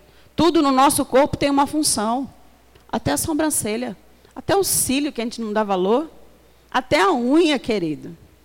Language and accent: Portuguese; São Vicente, São Paulo, Brazil; born there; now in Praia Grande, Brazil; Deus, por que o Senhor me trouxe para Praia Grande? Porque eu nasci em São Vicente, sempre amei São Vicente, nunca ia sair de São Vicente.